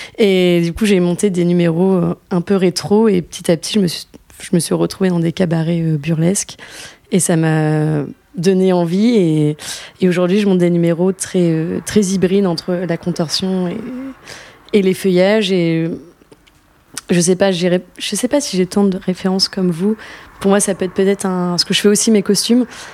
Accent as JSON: {"language": "French", "town": "Caen", "region": "Normandy", "country": "France", "lives_now": "Paris, France", "said": "Du coup, bah, je suis aussi de Caen, mais j'habite à Paris maintenant."}